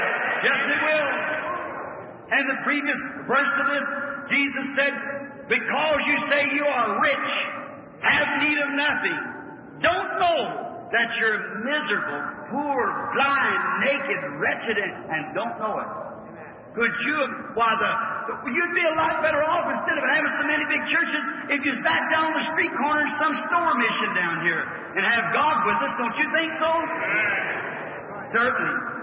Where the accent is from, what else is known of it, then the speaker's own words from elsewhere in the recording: Kentucky, United States; You know, I was raised in Kentucky, as I told you.